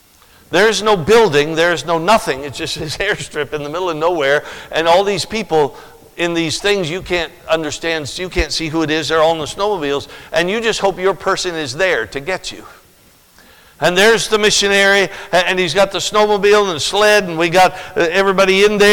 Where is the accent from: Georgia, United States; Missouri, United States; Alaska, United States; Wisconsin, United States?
Alaska, United States; I'm from Alaska, for those of you that I may not know. I'm from Alaska, spent all my life in Alaska. Our home church is in Alaska